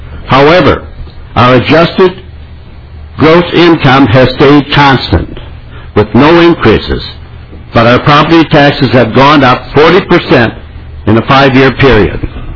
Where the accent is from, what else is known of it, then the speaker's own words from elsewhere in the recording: Shorewood, Minnesota, United States; I'm from Shorewood, Minnesota.